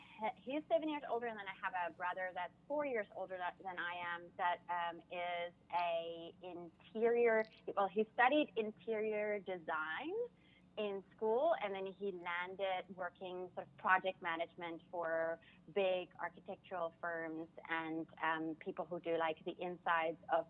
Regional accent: South Africa; born there; So, yeah, I was born in South Africa.

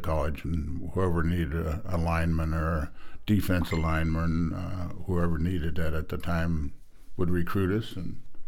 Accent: Pittsburgh, Pennsylvania, United States; moved away as an adult; Born and raised in a suburb of Pittsburgh, Pennsylvania. I born in Pittsburgh in 1941. Went into the Navy, saw the world, and then decided I didn't want to live in Pittsburgh.

